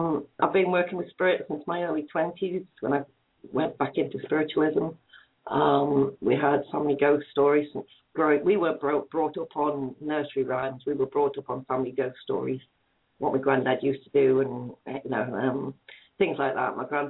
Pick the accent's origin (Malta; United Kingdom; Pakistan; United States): United Kingdom; Durham, North East England; accent: Geordie; moved away as an adult; now in New Zealand; I'm out in New Zealand, but I'm a Brit. I'm a Geordie lass at heart from northeast England, Durham. I came out to New Zealand 10 years ago